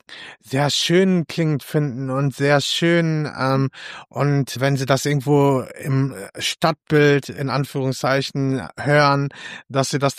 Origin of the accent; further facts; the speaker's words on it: North Rhine-Westphalia, Germany; ich bin gerade im Ruhrgebiet aufgewachsen, so für mich ist das irgendwie auch schon normal, diese Sprachen zu hören